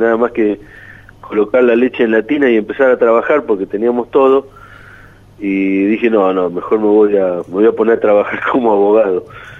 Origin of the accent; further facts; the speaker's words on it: Lincoln, Buenos Aires Province, Argentina; Nosotros allá en Lincoln, en mi pueblo, en la provincia de Buenos Aires, teníamos campo, o sea, mi padre era nacido en el campo